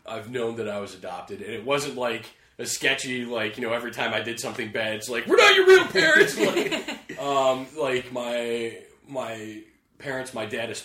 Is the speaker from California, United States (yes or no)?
no; Ann Arbor, Michigan, United States; Okay, yeah, so I grew up in Ann Arbor, Michigan.